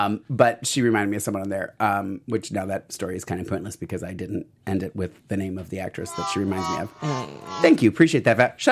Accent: Columbus, Ohio, United States; I'm not just saying this because I came from Columbus, Ohio, and I love the drag.

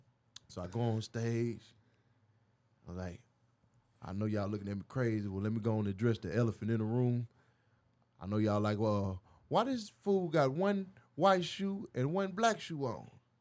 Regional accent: Arkansas, United States; I came from Arkansas, you know.

